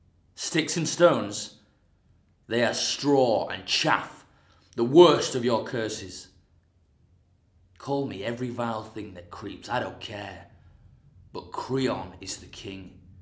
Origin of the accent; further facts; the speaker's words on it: Yorkshire and the Humber, United Kingdom; now in Scotland; I'm still a born and bred Yorkshire boy with a Yorkshire accent.